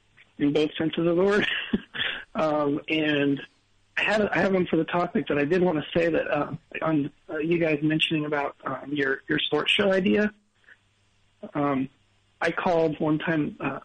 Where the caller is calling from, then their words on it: Orlando, Florida, United States; in Orlando.